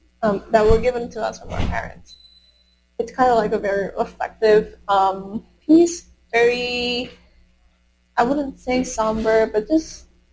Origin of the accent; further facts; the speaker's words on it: Indonesia; I feel like it's a very specific experience of growing up in Indonesia, but also like really wanting to connect with these two different heritages